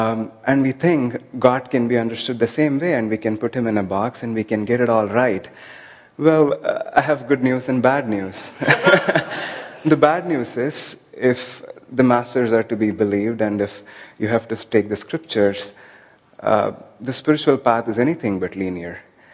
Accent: India; growing up in India

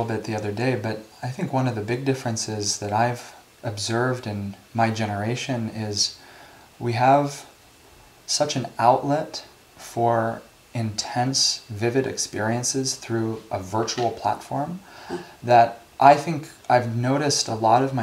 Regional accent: California, United States; born there; just because I was born in Ananda Village doesn't exclude me from being sympathetic to the human condition

